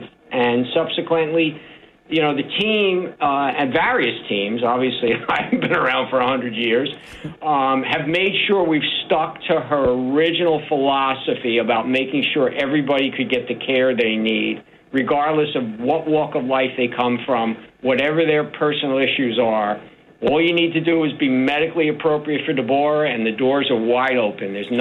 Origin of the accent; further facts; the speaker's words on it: Bayonne, New Jersey, United States; I came from Bayonne, New Jersey. I was a city kid. I came to Browns Mills, New Jersey.